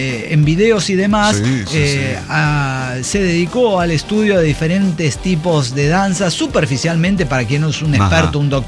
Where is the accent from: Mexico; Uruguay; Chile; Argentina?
Mexico; Mexico City; Soy de Ciudad de México.